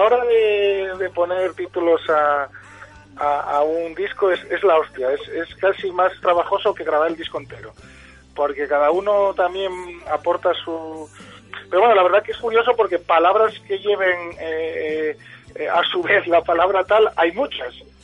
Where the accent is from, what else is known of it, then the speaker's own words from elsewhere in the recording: Asturias, Spain; Nosotros dentro de Asturias somos de una zona de la cuenca minera que tiene también su particularidad a la hora de hablar de determinados vocablos.